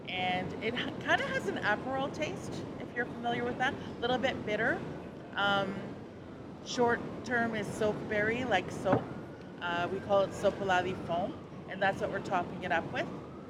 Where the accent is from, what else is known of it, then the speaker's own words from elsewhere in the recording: Bella Coola, British Columbia, Canada; I am from the New Hulk Nation in Bella Coola.